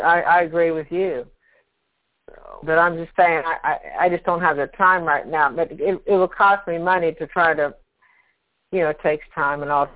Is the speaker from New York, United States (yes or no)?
no; Columbus, Ohio, United States; moved away; I'm from Columbus, Ohio, but for 37 years, I've lived in North Carolina.